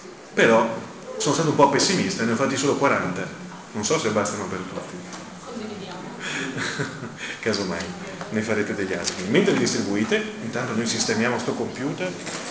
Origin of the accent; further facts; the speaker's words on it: Veneto, Italy; Io sono di Sarride, quindi confino con la vostra provincia, con la provincia di Pordenone, e non ho fatto molta strada quindi per arrivare qui, anche se vengo appunto da Vittorio Veneto.